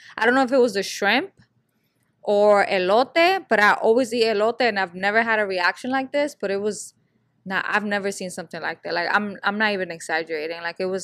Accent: United States; They're like, so where are you from? They always ask this. And I'm like, why do you care? Mm-hmm. The United States of America.

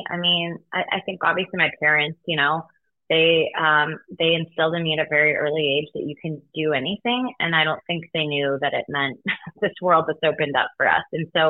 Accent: Denver, Colorado, United States; by the time I stepped foot back in my hometown in Denver, Colorado, to cover the Rockies starting in 2012.

